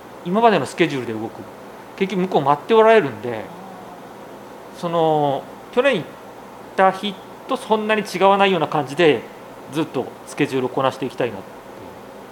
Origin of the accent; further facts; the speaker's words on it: Tokamachi, Niigata, Japan; 僕富山出身じゃなくて新潟の十日町っていうと出身で、うちが農家だったんですよ。で専業農家で米の専業やってまして、で地元の農業高校を出て